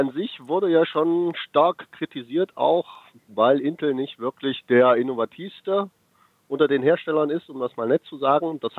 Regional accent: Sangerhausen, Saxony-Anhalt, Germany; Also ich komme aus Sangerhausen in Sachsen-Anhalt und habe auch in Magdeburg studiert.

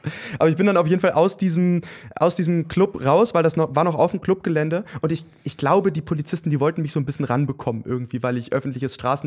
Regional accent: Berlin, Germany; ich komme irgendwie aus Berlin

